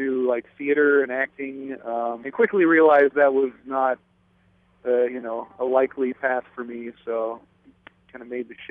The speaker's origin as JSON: {"language": "English", "region": "Arizona", "country": "United States", "tie": "born or raised there", "lives_now": "Los Angeles, United States", "said": "Yeah, I'm from Arizona. I grew up in Arizona, and just moved up to L.A. with a buddy"}